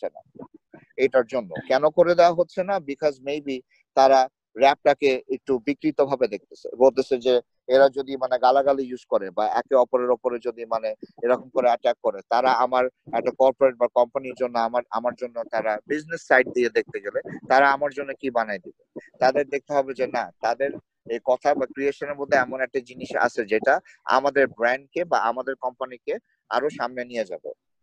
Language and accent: Bangla; Bangladesh; দেশের স্পন্সরশিপ এর ব্যাপারটা কি, আমি দেশে বড় হয়েছি রাইট